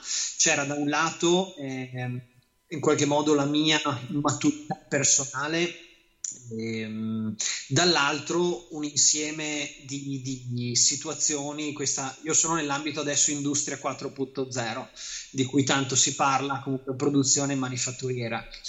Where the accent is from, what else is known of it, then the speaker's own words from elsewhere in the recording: Bassano del Grappa, Veneto, Italy; also born or lived in Padua / California; sono padovano di origine e ho studiato, cresciuto a Bassano del Grappa, un po' a nord